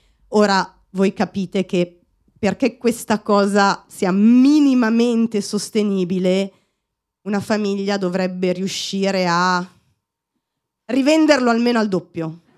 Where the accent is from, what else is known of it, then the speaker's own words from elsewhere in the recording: Milan, Lombardy, Italy; Io sono di Milano, sono nata a Milano, sono cresciuta qui e... io sono affezionata a Milano